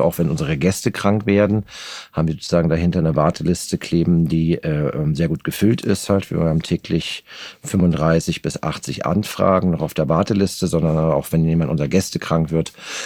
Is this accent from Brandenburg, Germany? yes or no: yes; Geltow, Brandenburg, Germany; also born or lived in Potsdam; Und den Rest meiner Kindheit habe ich in Geltow verbracht. Das ist kurz vor Werder.